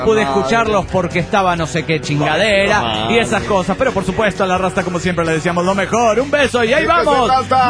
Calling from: Santa Rosa, La Pampa, Argentina; de Santa Rosa, La Pampa, Argentina, América del Sur, Latinoamérica, América, Planeta Tierra.

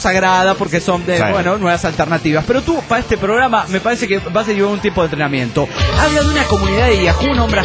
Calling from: Coronel Suárez, Buenos Aires Province, Argentina; de Coronel Suárez, Argentina.

